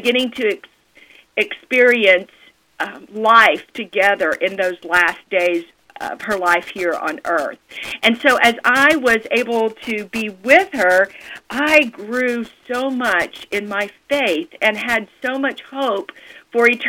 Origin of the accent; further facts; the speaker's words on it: Texas, United States; it was a five-hour drive from where I was living in Dallas to my hometown in Central Texas.